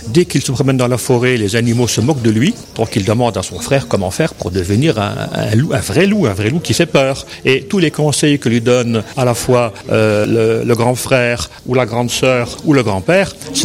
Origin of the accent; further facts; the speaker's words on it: Grand Est, France; now in Gap, France; je suis lorrain, donc on avait des loups également en Lorraine qui ont disparu.